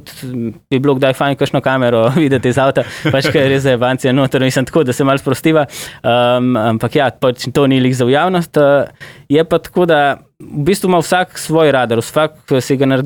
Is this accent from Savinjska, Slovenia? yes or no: no; Vipava, Goriška, Slovenia; on je z Idrije, jaz sem iz Vipave